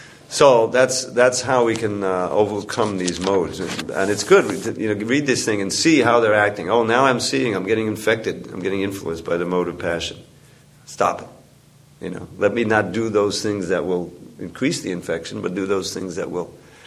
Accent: New York, United States; I think, you know, as a just an ordinary kid growing up in New York, who had any, you know, ability to resist that?

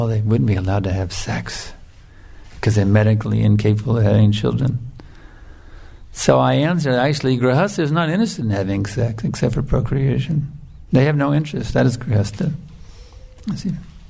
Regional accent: United States; that was the whole mood growing up in America.

